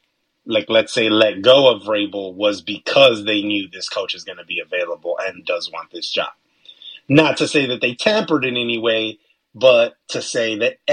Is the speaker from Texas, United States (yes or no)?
yes; Texas, United States; as kids growing up in Texas